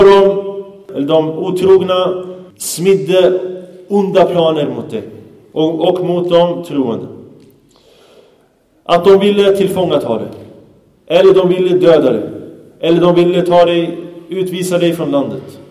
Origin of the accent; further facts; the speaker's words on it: Sweden; born there; jag är också svensk. Jag är också född i Sverige.